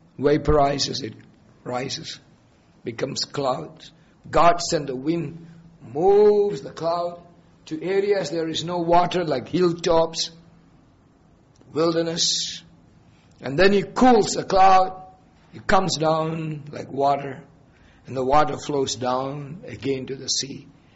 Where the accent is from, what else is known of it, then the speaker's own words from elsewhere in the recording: India; when I was growing up in India.